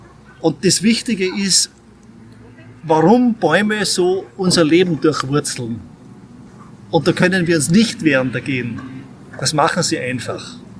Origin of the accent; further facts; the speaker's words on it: Austria; ich bin da am Großglockner aufgewachsen.